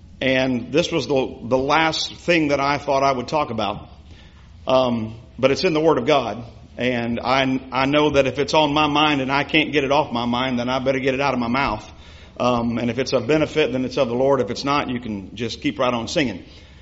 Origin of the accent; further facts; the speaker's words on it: Fort Worth, Texas, United States; I am from Fort Worth, Texas.